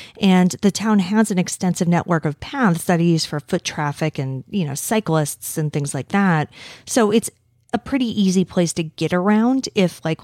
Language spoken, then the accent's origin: English; United States; I don't know what Celsius would be because I'm American and we don't know things.